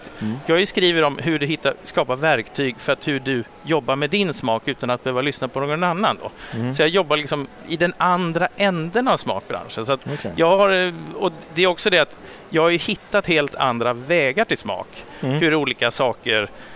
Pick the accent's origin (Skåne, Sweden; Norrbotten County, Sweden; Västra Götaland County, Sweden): Skåne, Sweden; Malmö; Jag är född och uppvuxen i Malmö men det hörs inte.